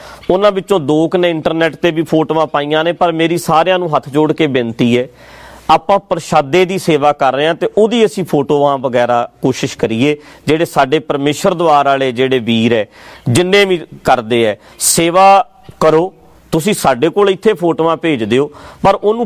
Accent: Dhadrian, Punjab, India; ਕਈ ਬੰਦੇ ਇੱਦਾਂ ਦੇ ਵੀ ਹੈ ਸਾਡੇ ਪਿੰਡ ਢੱਡਰੀਆਂ, ਮੇਰੇ ਪਿੰਡ ਦੇ ਵਿੱਚ ਵੀ ਕਈ ਉਹ ਗਏ

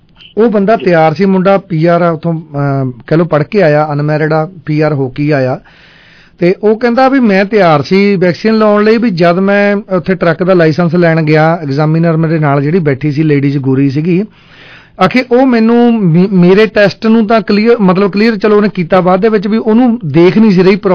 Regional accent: Amloh, Punjab, India; ਸਾਡਾ ਪਿੰਡ ਅਮਲੋਹ ਖੰਨੇ ਦੇ ਕੋਲ, ਅਮਲੋਹ ਦੇ ਨਾਲ ਲੱਗਦਾ।

